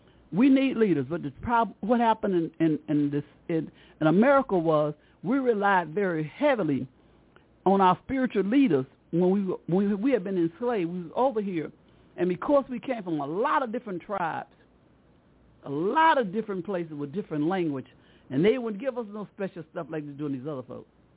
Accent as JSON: {"language": "English", "region": "the South", "country": "United States", "said": "I'm from the South."}